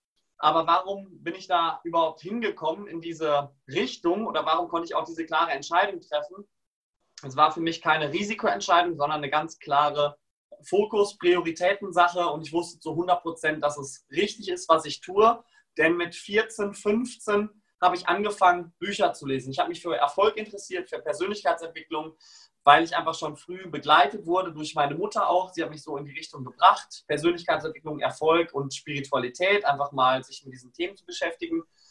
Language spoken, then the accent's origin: German; Münster, North Rhine-Westphalia, Germany; 25 Jahre alt. Ich komme gebürtig vom Bauernhof aus der Nähe von Münster. Da bin ich groß geworden, also 2000 Einwohner.